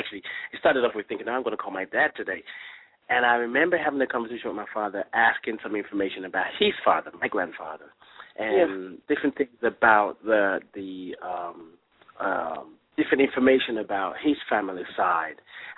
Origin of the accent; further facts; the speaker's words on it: Nigeria; now in United States; because I'm originally from Nigeria